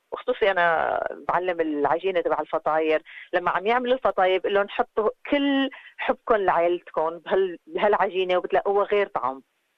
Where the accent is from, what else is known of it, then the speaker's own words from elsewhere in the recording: Syria; now in Australia; كنا بالشام. بالنسبة لإني أنا سورية